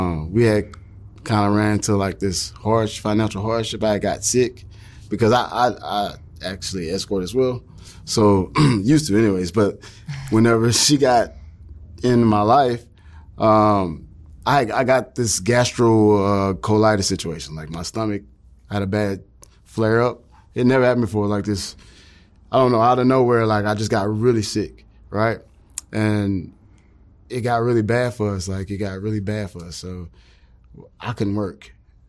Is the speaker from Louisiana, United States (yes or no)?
yes; Lake Charles, Louisiana, United States; now in Los Angeles, United States; It's called Lake Charles, Southwest Louisiana.